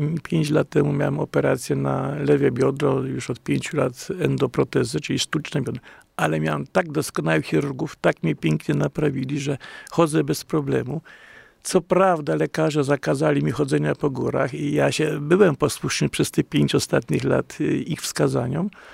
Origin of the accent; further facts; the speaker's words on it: Wrocław, Lower Silesian Voivodeship, Poland; born there; bo ja urodziłem się we Wrocławiu